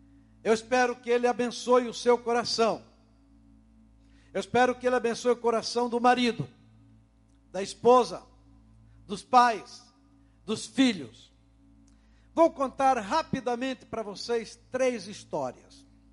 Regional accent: Florianópolis, Santa Catarina, Brazil; eu sou o manezinho da ilha. Nasci em Florianópolis, 16 de abril de 51, domingo passado, completei pela graça de Deus 66 anos.

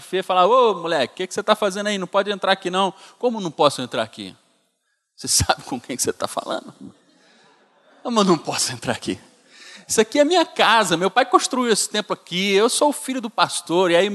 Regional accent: Recife, Pernambuco, Brazil; Eu lembro, quando eu era pequeno, meu pai era pastor lá em Recife, nasci em Recife

